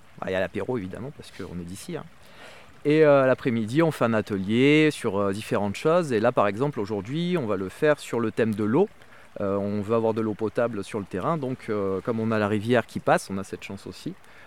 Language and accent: French; Saint-Maximin, France; born there; Et de retour à Saint-Maximin, ma ville natale